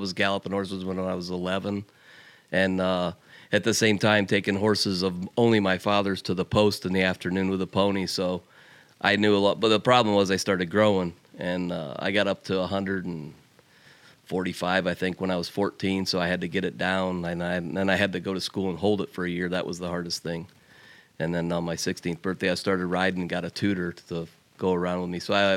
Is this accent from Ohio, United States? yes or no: yes; Ohio, United States; Oh, I was raised on a farm, and I mean, that's what my family's done the whole time